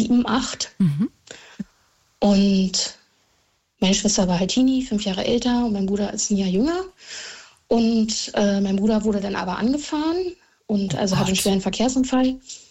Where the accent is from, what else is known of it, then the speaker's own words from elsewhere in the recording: Stralsund, Mecklenburg-Vorpommern, Germany; now in Berlin, Germany; Wir kommen eigentlich ursprünglich aus Stralsund und Mutti hat dann, nicht rübergemacht, da war die Mauer noch und sind dann nach Hohenschönhausen gezogen.